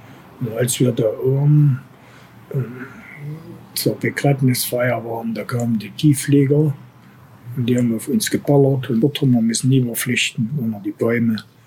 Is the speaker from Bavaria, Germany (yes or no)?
no; Hartau, Saxony, Germany; also born or lived in Chemnitz; ich bin geboren am 2.2.1939 in Chemnitz. Dann bin ich in der Kindheit groß geworden in Hartau. Das ist unmittelbar an der Stadtgrenze. Meine Eltern haben dort ein Lebensmittel- und Gemüsegeschäft.